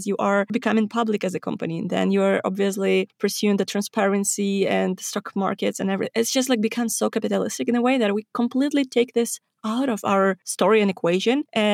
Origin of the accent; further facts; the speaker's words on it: Ukraine; I didn't know about it. I'm from Ukraine. Eastern Europe doesn't really care about the things.